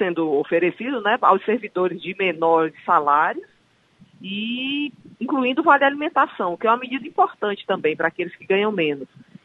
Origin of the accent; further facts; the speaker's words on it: Ceará, Brazil; Nós, como cearenses, precisamos ter muito orgulho do Ceará, né?